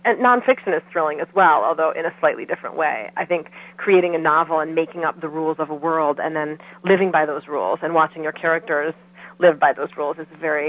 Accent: Michigan, United States; now in China; I remember once I was in a bank in the Midwest. I'm from Michigan.

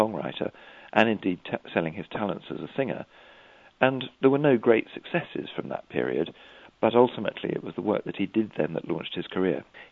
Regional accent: England, United Kingdom; I expect my accent gives me away.

